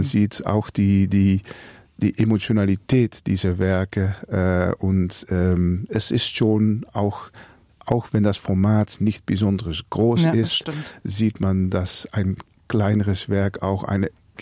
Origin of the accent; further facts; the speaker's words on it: Netherlands; German is a second language; ich bin Niederländer